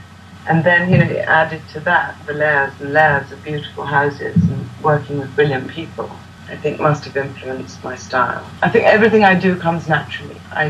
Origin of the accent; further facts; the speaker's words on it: London, United Kingdom; I was born in London and brought up in London, but have always yearned to live in the country ever since I can remember.